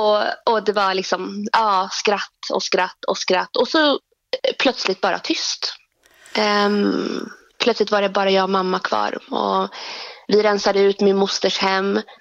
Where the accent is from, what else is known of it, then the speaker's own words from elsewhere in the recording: Iraq; now in Sweden; Ja, vi flydde från Irak, precis. Mm. Och så hamnade vi här efter en lång och mycket svår flykt.